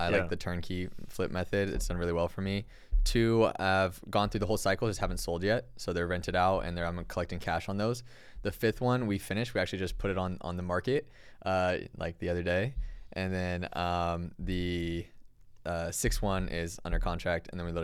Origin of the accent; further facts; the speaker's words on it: California, United States; now in Los Angeles, United States; we're born and raised in NorCal and live in LA.